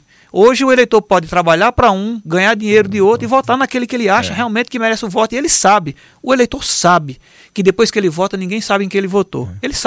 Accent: Brazil; eu fico com vergonha de dizer, sou brasileiro, amo o meu país

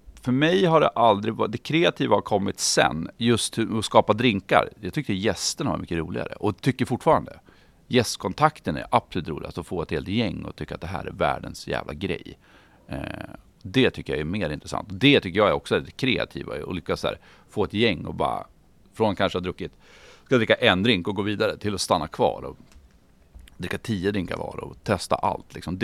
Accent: Bräcke, Jämtland County, Sweden; now in Umeå, Sweden; Men jag kommer ju också från Bräcke, mitt emellan Östersund och Sundsvall. Det är fortfarande hemma när jag väl kommer hem. Men nej, Umeå är mitt hem.

